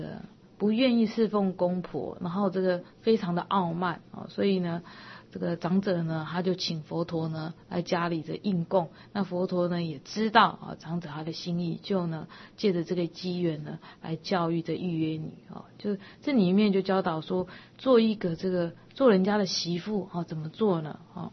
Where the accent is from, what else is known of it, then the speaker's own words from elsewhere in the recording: China; 所以我们说，我们中国人讲说，过年要迎什么喜神呐